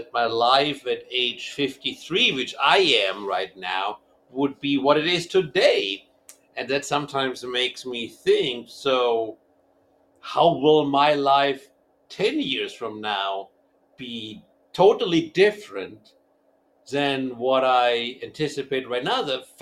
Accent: Hanover, Lower Saxony, Germany; So I grew up in North Central Germany. Hanover is my hometown. And, you know, born into a distinct blue-collar family

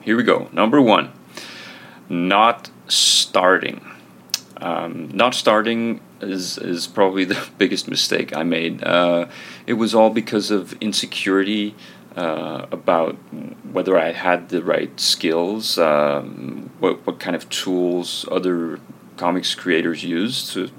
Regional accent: Denmark; English is a second language; That's a Danish name. I live in Denmark. I'm born and bred in Denmark.

